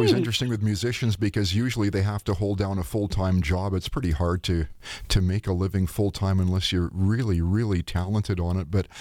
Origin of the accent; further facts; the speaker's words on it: Creston, British Columbia, Canada; born there; Oh, I was born in Creston, too.